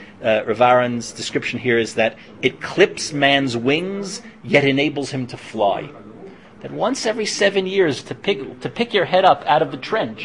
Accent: New Jersey, United States; Growing up in New Jersey, you know, the last thing that interested me was having to go out and mow that lawn

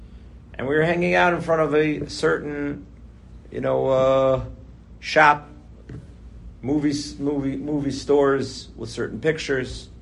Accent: Tel Aviv, Tel Aviv District, Israel; I'm originally not from here. I'm from Tel Aviv.

